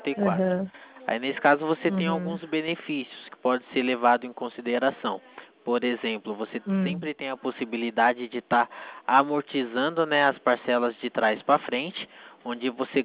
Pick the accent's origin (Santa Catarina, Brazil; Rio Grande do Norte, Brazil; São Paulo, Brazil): São Paulo, Brazil; Itatiba; eu sou de Itatiba, São Paulo